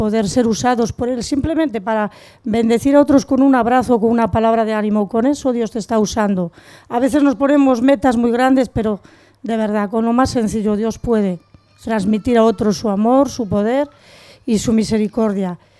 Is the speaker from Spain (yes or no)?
yes; Santiago, Spain; yo soy de aquí de Santiago.